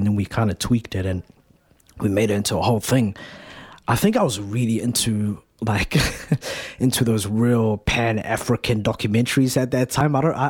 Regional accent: Somalia; It's an ode to my home country, which is Somalia.

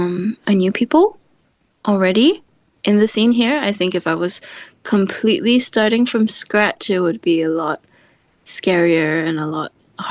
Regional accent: Singapore; now in Melbourne, Australia; I'm a Singaporean singer-songwriter.

